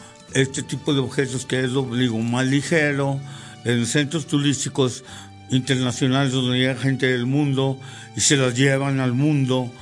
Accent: Durango, Mexico; Yo soy de Durango y mi trabajo está Durango, Durango, México.

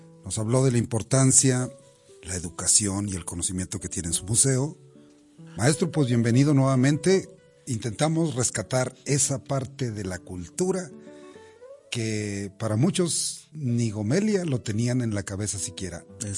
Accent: Nuevo Ideal, Durango, Mexico; para el rumbo donde yo nací, Nuevo Ideal, que en un tiempo era el mismo municipio de Canatlán.

